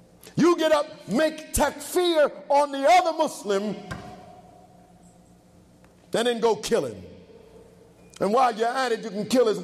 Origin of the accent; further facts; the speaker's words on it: Brooklyn, New York, United States; I'm from Brooklyn, maybe, you know, just because I'm not from the region, I can't really get it.